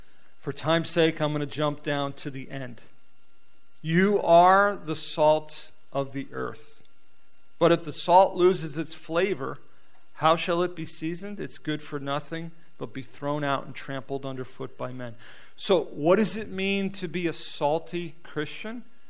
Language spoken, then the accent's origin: English; England, United Kingdom; I'm English, by the way, so I'm not trying to offend anybody.